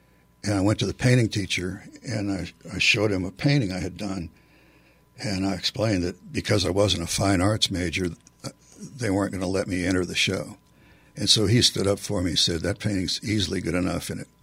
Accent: Kirksville, Missouri, United States; born there; My mother's side were academics, and I was born in Kirksville, Missouri, where they have the College of Osteopathy and Surgery.

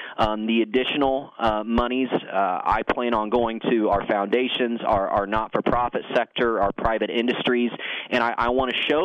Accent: Frankfort, Kentucky, United States; And I think that's what has happened in my hometown over the previous years. And the mission and the vision that I'm pushing right now is we are worth more in Frankfort.

